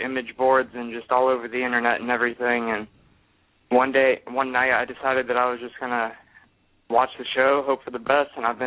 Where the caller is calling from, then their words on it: Ohio, United States; Oh, I'm calling from the United States, Ohio.